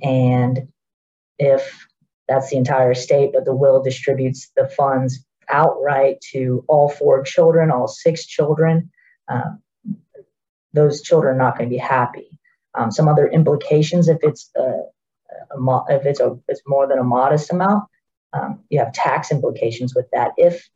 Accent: Florida, United States; I grew up here in the Central Florida area. So I'm really tied to the community.

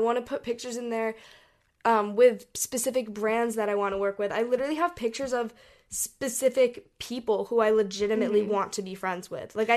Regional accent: Hong Kong; We grew up in Hong Kong and we traveled all over Asia

